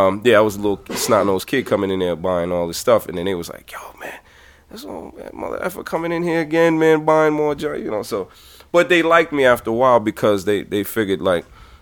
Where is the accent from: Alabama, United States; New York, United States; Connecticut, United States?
New York, United States; New York City; My heroes in my area, I grew up in East Flatbush, Brooklyn, right? On East 96 and Church.